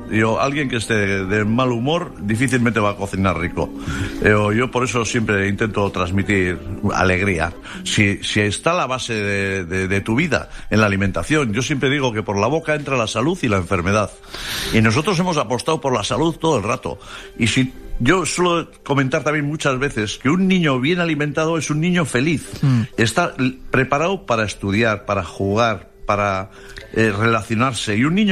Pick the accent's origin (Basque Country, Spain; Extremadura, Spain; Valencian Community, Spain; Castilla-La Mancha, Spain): Basque Country, Spain; Beasain; Yo soy de Beasain, un pueblo del interior de Guipúzcoa donde está la CAF, esta fábrica grande que la llamamos.